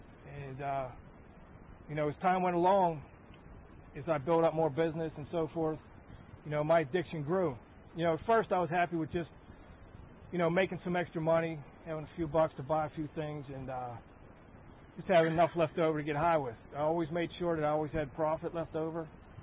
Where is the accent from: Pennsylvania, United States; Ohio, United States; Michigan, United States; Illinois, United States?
Pennsylvania, United States; Pittsburgh; I was raised in Troy Hill, just above the north side of Pittsburgh.